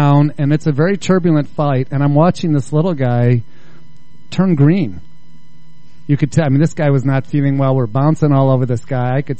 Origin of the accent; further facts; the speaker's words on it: Chicago, Illinois, United States; also born or lived in New York; and New York was a great town, but I'm certainly happy to be back in Chicago.